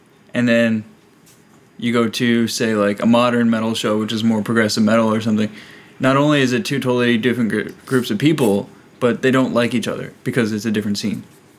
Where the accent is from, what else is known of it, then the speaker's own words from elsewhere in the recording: Newfoundland and Labrador, Canada; now in British Columbia, Canada; I'm from Newfoundland, now I'm in BC, one coast to the other, coastal BC.